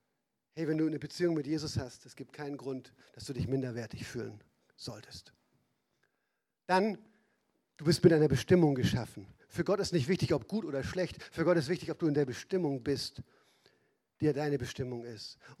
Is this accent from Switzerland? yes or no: no; Northern Germany, Germany; bei aller norddeutsch vor sich hergetragener Bescheidenheit, und das kenne ich ja gut als Norddeutscher